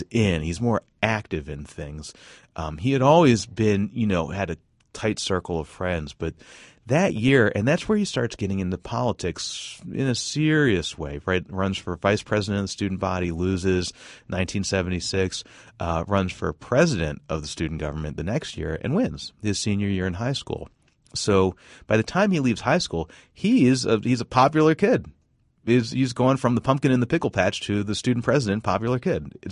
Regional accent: Baltimore, Maryland, United States; now in Indianapolis, United States; I grew up in Baltimore, and you know, people from Baltimore don't go down to D.C.

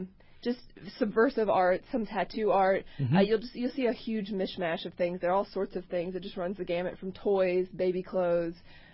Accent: Indianapolis, Indiana, United States; also born or lived in Chicago; I grew up here in Indianapolis on the east side. I went to Warren Central High School.

